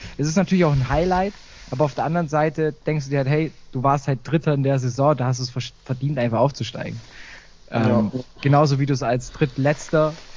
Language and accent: German; Baden-Württemberg, Germany; meinem Heimatort neben Heidenheim.